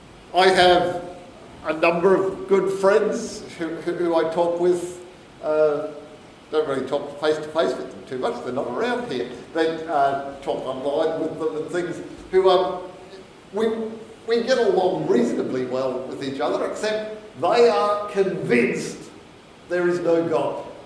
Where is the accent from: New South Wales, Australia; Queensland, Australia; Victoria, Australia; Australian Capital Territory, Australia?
Queensland, Australia; When I was a kid, growing up in Queensland